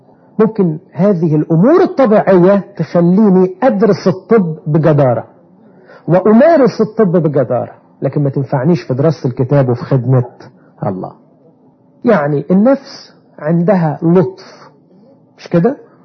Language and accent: Arabic; Alexandria, Alexandria Governorate, Egypt; انا لا انسى أستاذ عظام عندنا في اسكندرية